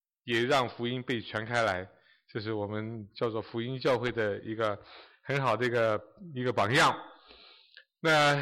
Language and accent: Chinese; Taiwan; moved away as an adult; also born or lived in China; now in United States; 我是在中国出生，然后到台湾，然后我到大学的时候读电机系